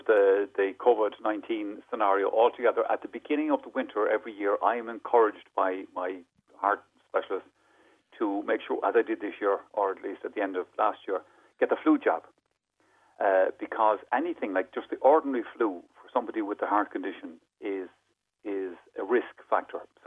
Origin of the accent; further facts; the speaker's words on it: Galway, Connacht, Ireland; also born or lived in Dungarvan; now in Dublin, Ireland; I've actually lived in Dublin longer than I lived in Galway.